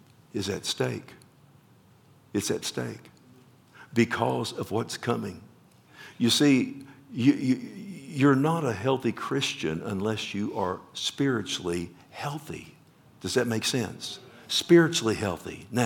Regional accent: Texas, United States; This American, by golly, and I'm a Texan.

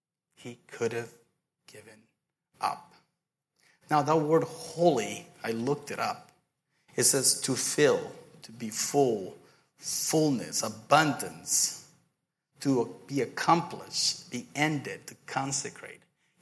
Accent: Costa Rica; English is a second language; moved away; When I moved here from Costa Rica, that's where I'm from, if you haven't noticed my British accent, that was a joke.

